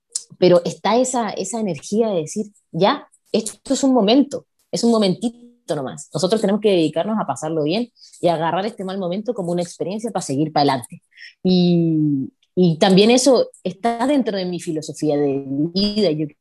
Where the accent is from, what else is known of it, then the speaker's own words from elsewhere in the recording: Chile; después con el equipo acá en mi país decidimos tratar de chilenizar un poco la salsa